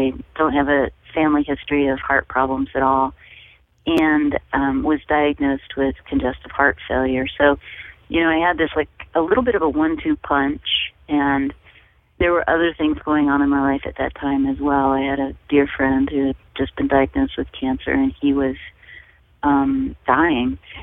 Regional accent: Kansas City, Missouri, United States; growing up in Kansas City, Missouri, and then Kansas City, Kansas.

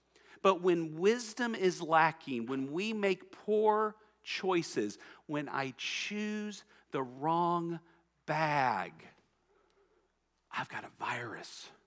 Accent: Texas, United States; I'm from Texas. This is barbecue that they're describing right here.

